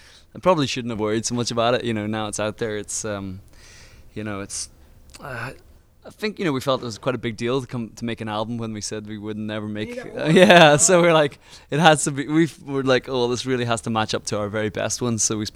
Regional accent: Northern Ireland, United Kingdom; This is a very Northern Irish thing, and we're from Northern Ireland.

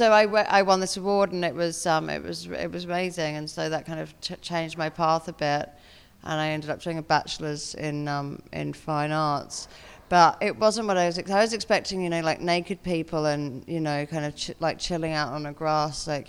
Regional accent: Sydney, New South Wales, Australia; also born or lived in Melbourne; I grew up in Sydney in a place called Byron Bay, and also Melbourne as well. I spent some time there too.

